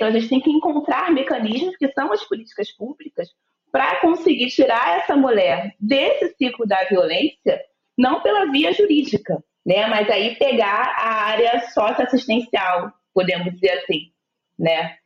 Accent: Rio de Janeiro, Brazil; Eu estava aqui refletindo porque eu sou do Rio.

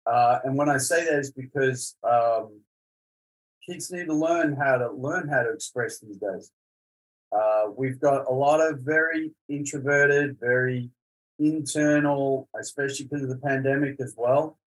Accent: Australia; As an Aussie, I'm absolutely certain that he gets the backhanders

